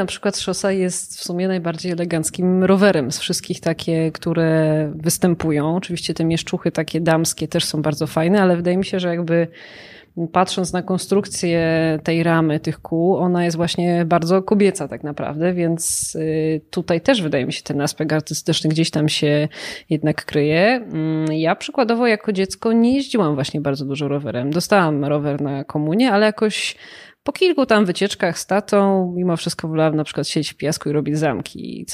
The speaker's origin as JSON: {"language": "Polish", "town": "Tarnów", "region": "Lesser Poland", "country": "Poland", "lives_now": "Kraków, Poland", "said": "ja pochodzę z Tarnowa, więc jakby Tarnów jest miastem dużo mniejszym"}